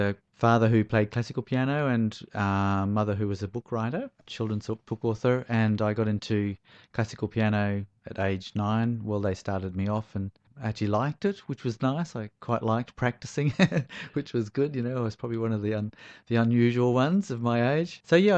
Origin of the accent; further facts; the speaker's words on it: Turramurra, New South Wales, Australia; I'm a North Shore boy myself. I grew up in Tarramurra.